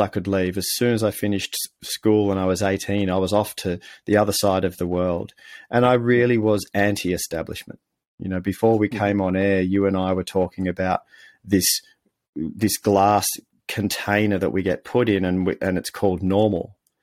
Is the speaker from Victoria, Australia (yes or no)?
yes; Melbourne, Victoria, Australia; also born or lived in Netherlands / England; I was born in Holland, 1 year in England, and then we moved out to a new suburb in the city of Melbourne in Australia.